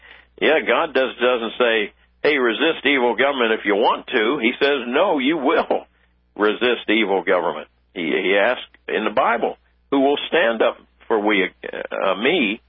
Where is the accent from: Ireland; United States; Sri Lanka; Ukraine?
Ireland; I'm an Irishman myself, and I get enjoyment out of Irish jokes.